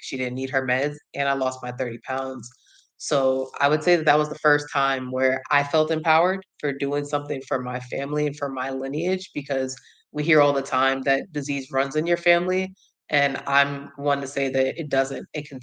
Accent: New York, United States; moved away as an adult; I'm from New York, so leaving New York, coming to Georgia.

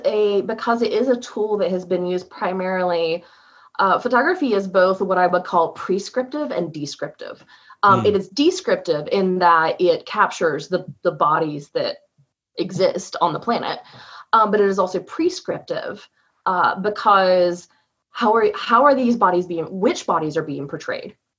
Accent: the South, United States; Particularly as I'm Southern, I grew up in the South, and proper Southern ladies don't get angry.

